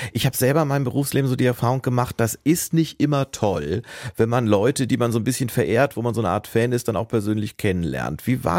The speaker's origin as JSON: {"language": "German", "town": "Duisburg", "region": "North Rhine-Westphalia", "country": "Germany", "tie": "born or raised there", "said": "ich bin ja kein Kölner, Ruhrgebiet ist anders, aber ich saß damals in Duisburg, war so 12, 13"}